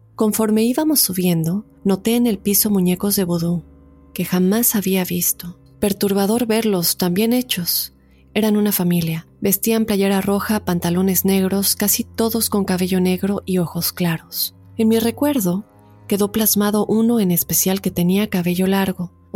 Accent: Tulancingo, Hidalgo, Mexico

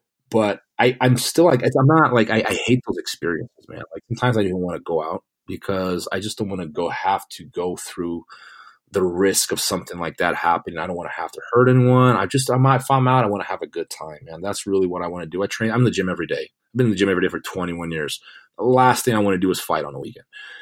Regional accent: Brazil; English is a second language; now in United States; You know, I grew up in Brazil.

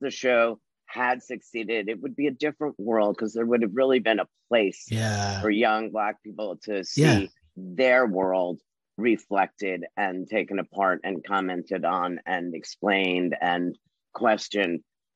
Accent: New York, United States; I grew up in New York, and, you know, obviously The Daily Show started there.

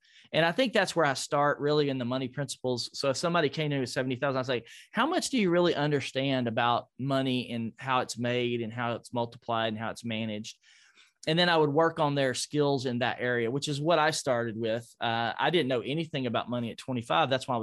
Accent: Nashville, Tennessee, United States; I would like to see everybody in Nashville, my hometown, to run around with a millionaire plan, just like I did when I was 25 years old.

